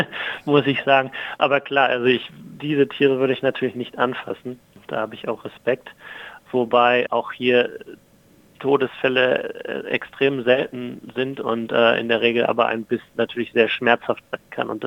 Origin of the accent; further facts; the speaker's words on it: Mecklenburg-Vorpommern, Germany; moved away as an adult; also born or lived in Kiel; now in Sydney, Australia; Ich komme ursprünglich aus dem Norden oder aus dem Nordosten, also aus Mecklenburg-Vorpommern, habe aber mein gesamtes Studium in Kiel verbracht, also in Schleswig-Holstein, nördlich von Hamburg.